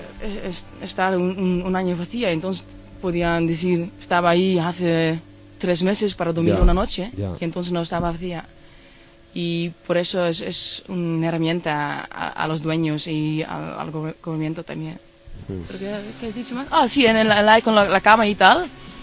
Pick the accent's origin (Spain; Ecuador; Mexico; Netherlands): Netherlands; Amsterdam, North Holland; Spanish is a second language; Yo soy del oeste de Ámsterdam.